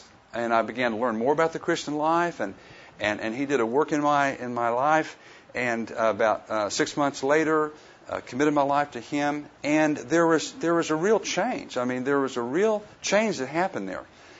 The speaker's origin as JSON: {"language": "English", "region": "Oklahoma", "country": "United States", "tie": "born or raised there", "said": "and I was raised in Western Oklahoma, and what we did was we'd go out and on Friday night and get a six-pack of beer and drive around"}